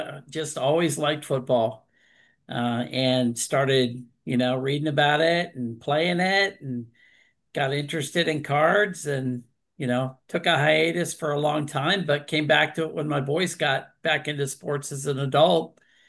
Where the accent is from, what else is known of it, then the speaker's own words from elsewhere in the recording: Erie, Pennsylvania, United States; I'm from Erie too.